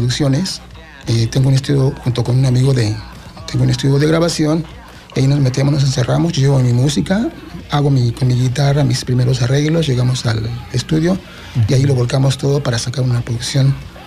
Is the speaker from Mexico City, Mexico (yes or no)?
yes; Iztapalapa, Mexico City, Mexico; Nos hicimos muy, muy famositos en la zona de Iztapalapa, en el Distrito Federal, de donde vengo.